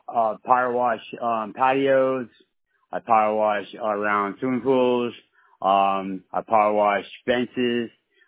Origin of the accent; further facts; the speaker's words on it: Honolulu, Hawaii, United States; now in Garland, United States; It's going to say I live in Garland, Texas, but I'm from Honolulu, Hawaii.